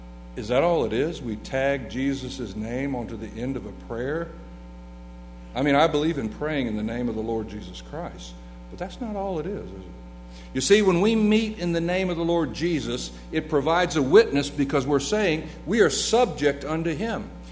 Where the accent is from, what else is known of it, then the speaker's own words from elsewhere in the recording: Florida, United States; also born or lived in Savannah; I was raised in the South. I'm from North Florida, which by many folks is considered South Georgia. But anyway, as I mentioned, I lived in Savannah for a while.